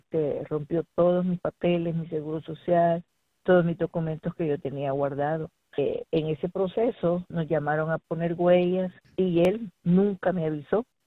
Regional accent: El Salvador; now in United States; Yo ya tengo 20 años acá. Aplicamos para asilo político. Soy originaria de El Salvador.

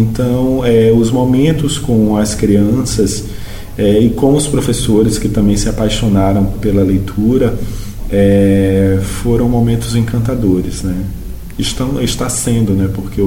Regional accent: Recife, Pernambuco, Brazil; also born or lived in São Paulo; now in Porto Alegre, Brazil; Então eu saí de Recife, que é a minha cidade natal, fui morar algum tempo em São Paulo, hoje há muitos anos que eu moro em Porto Alegre

